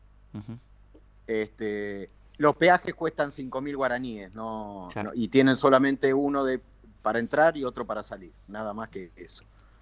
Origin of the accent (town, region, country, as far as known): Argentina